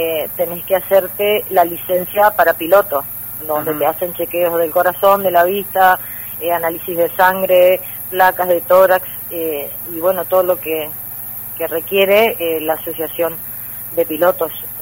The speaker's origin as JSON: {"language": "Spanish", "town": "Apóstoles", "region": "Misiones", "country": "Argentina", "said": "nuestro miedo era la ruta que él tenía que volver a Apóstoles, porque somos de Apóstoles."}